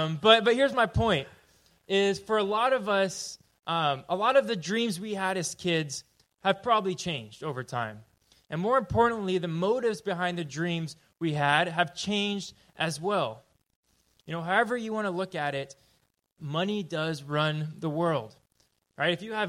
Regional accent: California, United States; I'm not actually from this area. I'm from Southern California. Do I have any fellow Southern Californians out here?

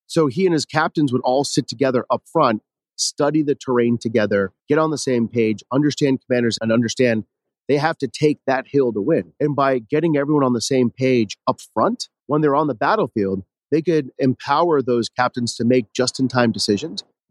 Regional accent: Boston, Massachusetts, United States; now in California, United States; So I've moved around a lot. I grew up near Boston, ended up at school in the Midwest, and then eventually moved out here to California.

